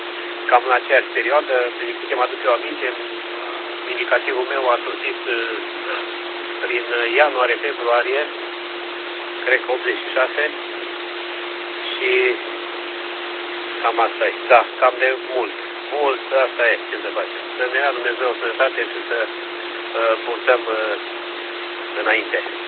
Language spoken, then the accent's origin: Romanian; Năsăud, Bistrița-Năsăud, Romania; also born or lived in United Kingdom; now in Lechința, Romania; eu deloc sunt din Năsăud, Valea Someșului, după care am stat aproape 15 ani în UK, în Marea Britanie. M-am întors în primăvara asta